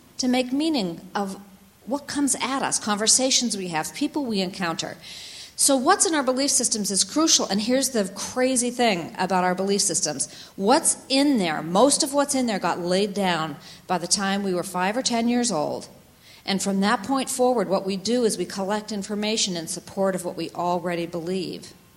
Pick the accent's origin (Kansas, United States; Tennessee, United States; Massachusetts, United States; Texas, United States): Massachusetts, United States; Winchester; So here I am, and I'm growing up in Winchester, Massachusetts, as I said, just north of Boston.